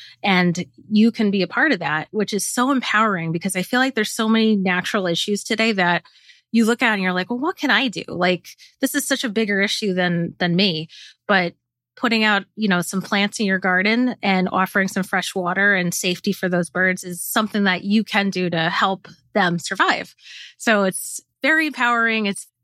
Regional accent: New York, United States; My original one was the Northern Cardinal because I grew up in Queens. So it was pretty, you know, cityscape.

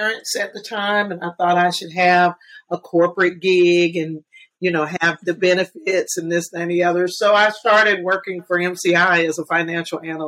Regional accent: Atlanta, Georgia, United States; And luckily, I'm born and raised in Atlanta. My parents were well grounded here.

